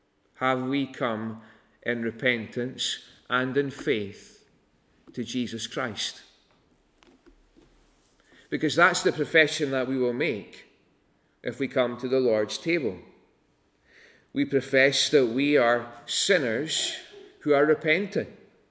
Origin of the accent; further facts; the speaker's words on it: Stornoway, Scotland, United Kingdom; I am from Lewis. I was born in Stornoway.